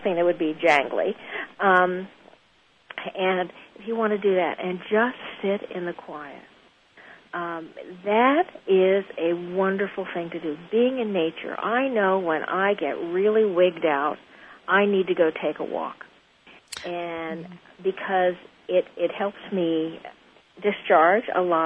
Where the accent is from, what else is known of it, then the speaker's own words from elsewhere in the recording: Texas, United States; now in Connecticut, United States; because I live in Connecticut, I see trees. I grew up in Texas, not so many.